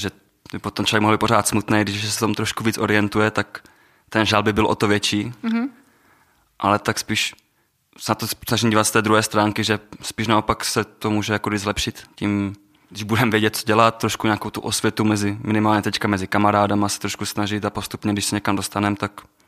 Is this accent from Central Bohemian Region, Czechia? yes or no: no; Vyškov, South Moravian Region, Czechia; Já jsem od Vyškova